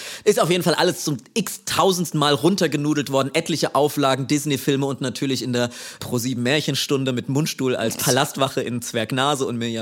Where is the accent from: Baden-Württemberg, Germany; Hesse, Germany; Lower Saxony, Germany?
Hesse, Germany; Ist übrigens ganz in der Nähe von da, wo ich herkomme. Ich war oft mit meiner Oma in Steinau